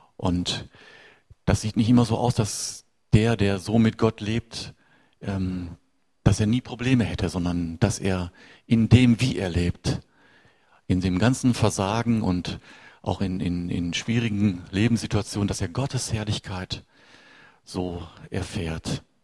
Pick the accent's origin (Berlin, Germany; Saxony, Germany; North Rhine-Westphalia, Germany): North Rhine-Westphalia, Germany; Essen; In meiner Heimatstadt in Essen sind im Jahr 2009 22 Kirchen und Gemeinden geschlossen worden.